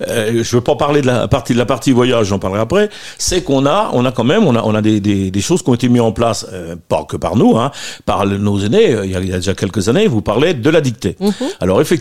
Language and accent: French; Bourgogne-Franche-Comté, France; chez nous en Saône-et-Loire